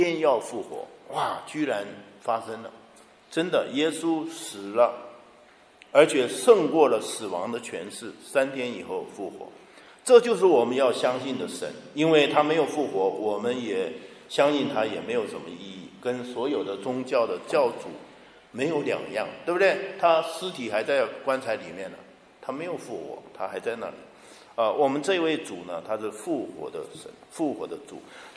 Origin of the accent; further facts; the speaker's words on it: Chiayi, Taiwan; 我小的时候在嘉义，那个马路都摇起来了。那个我们住的都是，我父亲是中学的那个训导主任教员，那时候住的是日本式的房子。